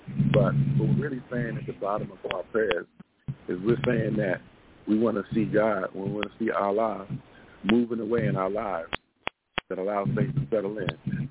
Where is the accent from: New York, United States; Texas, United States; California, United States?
California, United States; Los Angeles; So I'm from Los Angeles, California.